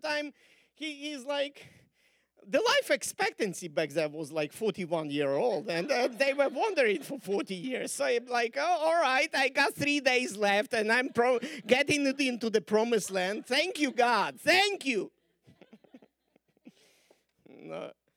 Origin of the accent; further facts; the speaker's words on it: Russia; Well, we are from, you know, northern territories. We are from Russia. We are always on time. We actually before the time. We come always on time. Because that's our culture. That's the culture we were raised in our place.